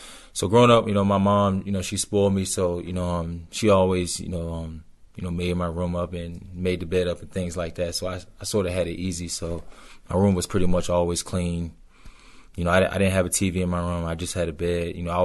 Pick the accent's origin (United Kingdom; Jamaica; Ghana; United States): United States; Richmond, Virginia; I grew up in Richmond, Virginia.